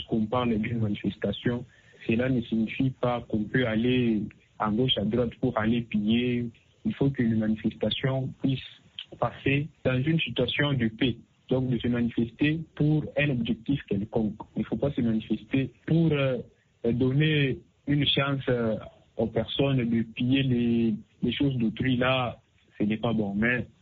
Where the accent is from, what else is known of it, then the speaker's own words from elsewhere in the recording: Kolwezi, Lualaba, DR Congo; Je donne l'exemple ici chez nous, à Kolwezi.